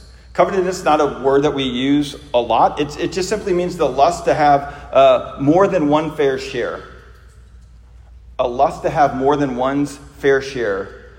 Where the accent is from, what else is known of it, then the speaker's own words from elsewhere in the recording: St. Louis, Missouri, United States; I'm from St. Louis, and a lot of grocery stores were leaving the sort of lower income neighborhoods and areas because they were too dangerous.